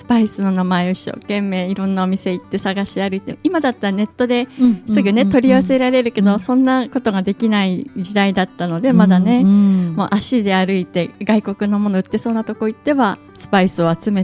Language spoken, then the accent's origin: Japanese; Morioka, Iwate, Japan; 岩手県の盛岡市出身なんですけど、そこにはアフリカ料理屋さんもないし食べれないなと思っていて